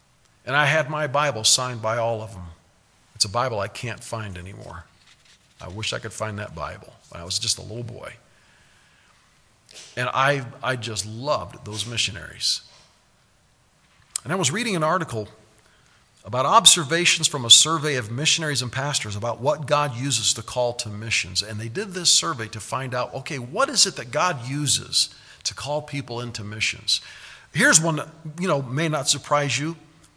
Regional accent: Omaha, Nebraska, United States; also born or lived in Columbus, Nebraska; So here we are in our home, growing up in Omaha, Nebraska, and hosting missionaries time and again. Then we moved out on a farm near Columbus, Nebraska, Monroe.

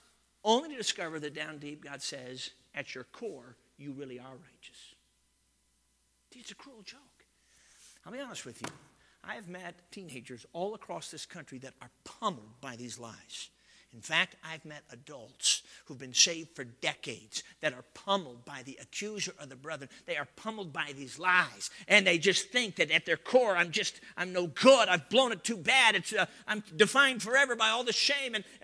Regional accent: Chicago, Illinois, United States; Now, I don't know anything about the country because I grew up in Chicago.

